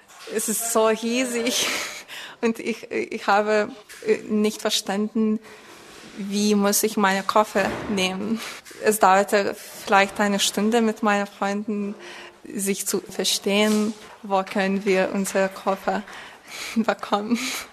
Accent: Lithuania; German is a second language; aus Litauen. Ich wohne in Vilnius, in der Hauptstadt von Litauen, und wurde in 1993 geboren.

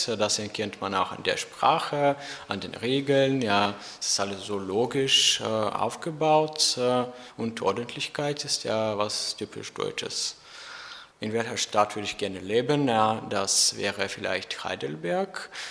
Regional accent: Bulgaria; German is a second language

